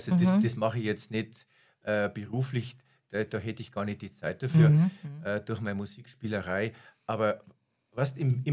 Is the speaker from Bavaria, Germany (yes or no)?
yes; Traunstein, Bavaria, Germany; Und so bin ich dann in meiner Heimatstadt Traunstein im Jahre 1989